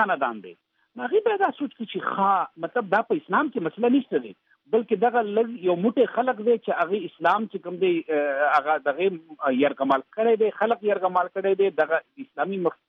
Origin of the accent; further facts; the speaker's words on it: Khyber Pakhtunkhwa, Pakistan; د پښتون قوم مونږ دواړه پښتانه یو د مونږ نن وګورو نو د نن نه لکه چې کله دا طالب انزیشن او ترګری او د مونږ په وطن کې صوفي محمد او دا کیسې نشي نه وي